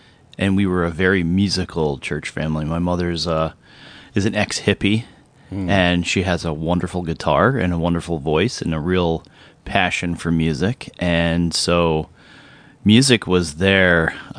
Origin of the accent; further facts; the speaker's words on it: New York, United States; I grew up in upstate New York. Now, we're going to say northern New York, because there's a difference between upstate, Poughkeepsie, Albany, northern New York, which is, I might as well be Canadian.